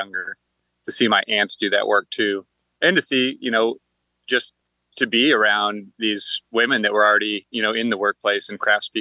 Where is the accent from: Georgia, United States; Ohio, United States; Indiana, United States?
Indiana, United States; Westport; Well, I grew up outside of Columbus, Indiana, which is kind of a big architectural city in the Midwest. But I grew up in Westport, which is about 25 minutes outside of that.